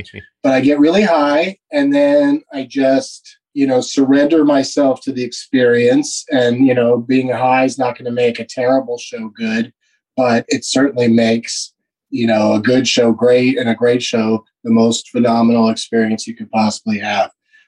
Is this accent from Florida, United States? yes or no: no; California, United States; I grew up in Southern California. So my very first trip to New York